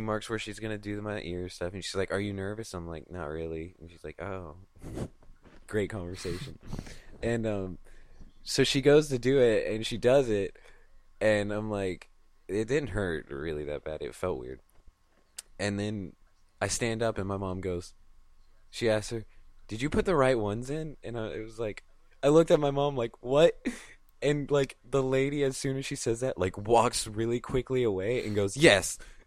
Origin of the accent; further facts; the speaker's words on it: Tennessee, United States; All the time. It's because I'm from Tennessee.